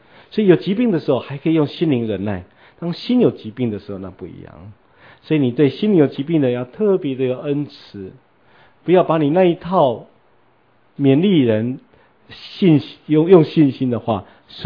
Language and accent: Chinese; Taiwan; 所以你看我们台湾人有的时候就会把女儿取名叫什么招娣啦